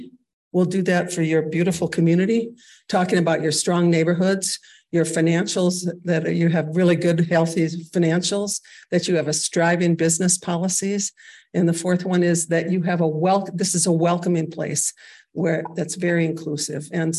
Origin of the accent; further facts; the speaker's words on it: South Dakota, United States; I'm from South Dakota, by the way.